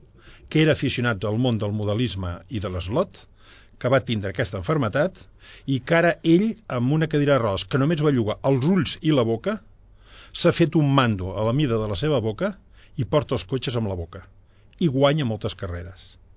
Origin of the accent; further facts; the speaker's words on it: Barcelona, Catalonia, Spain; soc de Barcelona, vinc ara a Llinars del Vallès